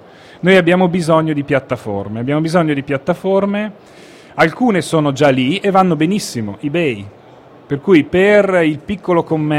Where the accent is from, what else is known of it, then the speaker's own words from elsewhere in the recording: Turin, Piedmont, Italy; io vengo da Torino